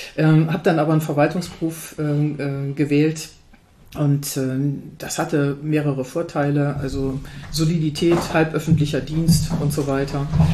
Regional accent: Baden-Württemberg, Germany; also born or lived in Hamburg; ist mein Vater an den Bodensee versetzt worden. Also das heißt, Einschulung dann im tiefsten Baden-Württemberg in den 60er Jahren

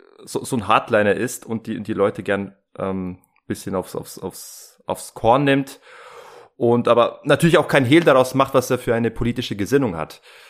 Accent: Germany

